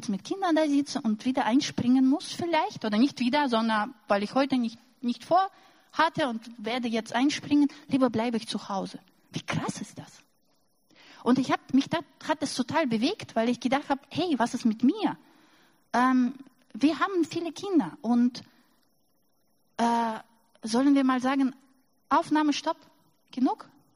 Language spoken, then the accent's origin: German; Russia; Also für mich als Russin, ich habe erlebt in meiner Kindheit, dass Brot mit Butter und Banane ein Luxus ist.